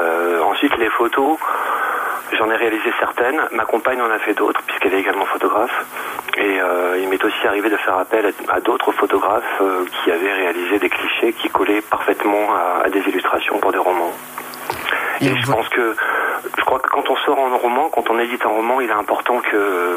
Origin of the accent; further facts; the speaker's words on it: Nouvelle-Aquitaine, France; Pierre, Franck et moi, on est natifs tous les trois du Limousin.